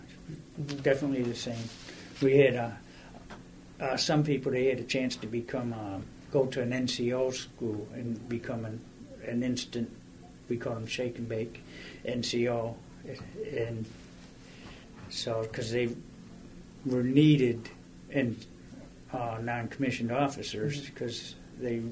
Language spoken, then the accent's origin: English; New York, United States; But they did not realize I was from New York and our drinking age was 18 and I was a professional drinker then.